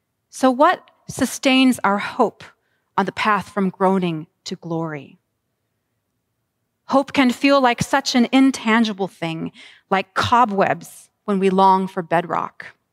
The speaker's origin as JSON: {"language": "English", "region": "California", "country": "United States", "tie": "born or raised there", "said": "I grew up in California, and my family had a cabin in Arizona that we would go to often in the summers"}